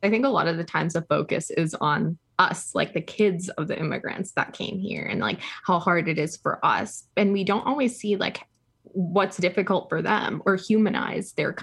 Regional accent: Toronto, Ontario, Canada; it has to do with being seen as Canadian and Torontonians and also having our city seen.

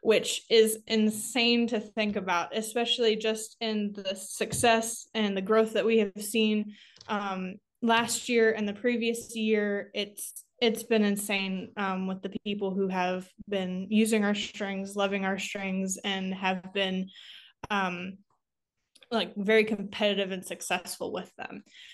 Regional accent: Pennsylvania, United States; Yeah, I was actually the first person that they have an academy program

